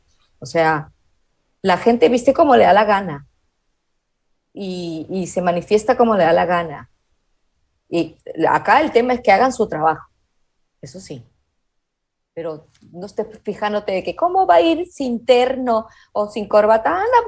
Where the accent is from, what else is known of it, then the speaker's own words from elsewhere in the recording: Peru; seguimos en la lucha como artistas, como ciudadanos y como peruanos.